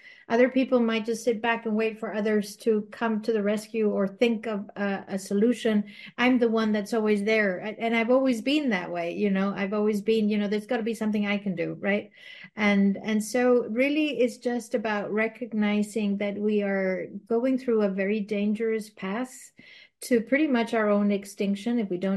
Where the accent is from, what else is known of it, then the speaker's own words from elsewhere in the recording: Madrid, Community of Madrid, Spain; first language Spanish; English is a second language; So I was born in Madrid, Spain. I'm Spanish. My parents are Spanish. My parents decided to put us through English school. And so I always grew up in international schools, English schools. That's where I get my bilingual